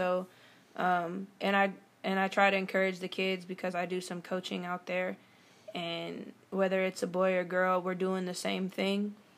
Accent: California, United States; it's a lot different from what I'm used to, being born and raised in California.

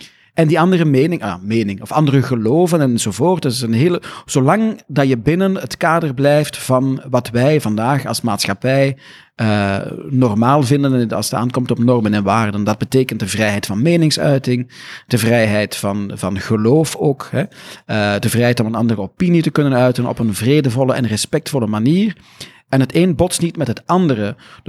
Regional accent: Belgium; Ja, ik heb wel een dubbele nationaliteit omdat mijn vader Brits is, dus ik ben een Brit en een Belg.

